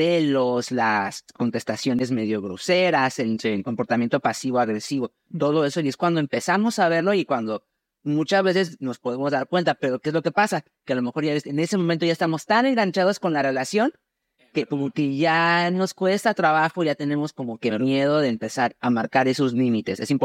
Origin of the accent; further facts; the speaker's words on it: Mexico; sobre todo en México, porque bueno, yo soy mexicano